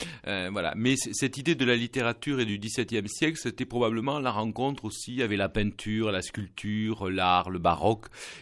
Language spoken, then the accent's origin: French; Pau, Nouvelle-Aquitaine, France; born there; now in Toulouse, France; Je suis né à Pau, un petit peu de par tradition familiale, on va dire, puisque je suis originaire, ma famille paternelle est originaire du Béarn.